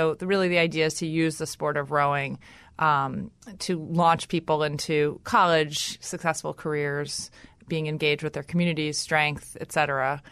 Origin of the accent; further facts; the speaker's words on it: New York City, New York, United States; I think, I grew up in New York City.